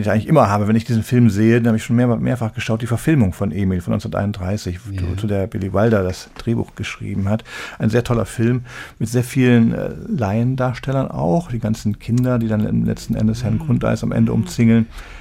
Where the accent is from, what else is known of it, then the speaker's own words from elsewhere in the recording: Cologne, North Rhine-Westphalia, Germany; weil ich kannte als Wessi, als Kölner, kannte ich halt die Ansichtskartenfotos aus Berlin